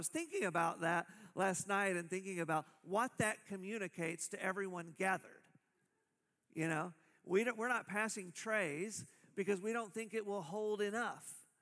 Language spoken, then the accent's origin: English; Tulsa, Oklahoma, United States; I grew up in Tulsa